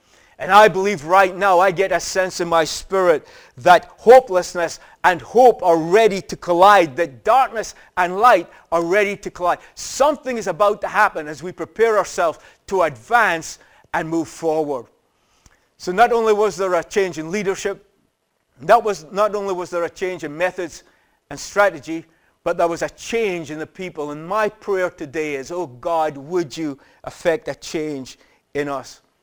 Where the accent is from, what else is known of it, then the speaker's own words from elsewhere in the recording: Nigeria; I would say, yeah, I'm Nigerian. And the interesting thing is, you know, the Nigerians would look at me and they would go, yeah, we can see that. Yeah, definitely Nigerian.